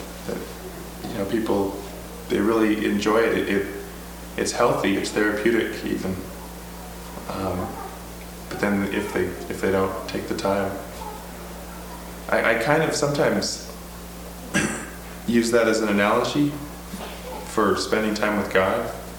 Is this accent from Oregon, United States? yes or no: no; Washington, United States; I grew up in Western Washington on a little almost farm